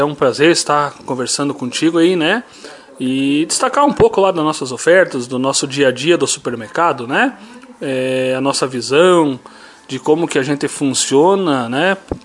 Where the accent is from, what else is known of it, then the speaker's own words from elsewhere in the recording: Santa Catarina, Brazil; eu sou de Santa Catarina, sou casado com uma lagoense